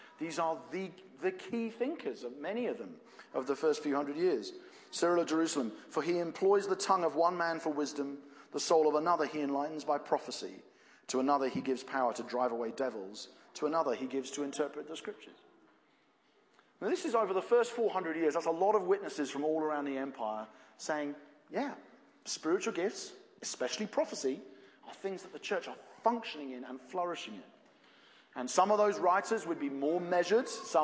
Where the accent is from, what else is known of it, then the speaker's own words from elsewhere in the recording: England, United Kingdom; Maybe it's just being English, but that doesn't happen to me in London.